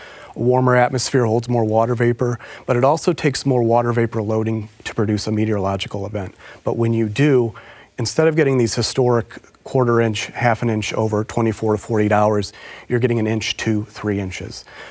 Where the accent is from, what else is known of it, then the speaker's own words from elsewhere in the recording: St. Louis, Missouri, United States; I'm also from St. Louis, St. Charles.